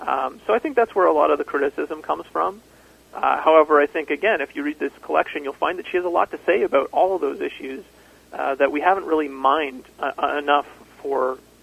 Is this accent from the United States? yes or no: no; Kitchener, Ontario, Canada; I'm from Kitchener, Ontario, originally.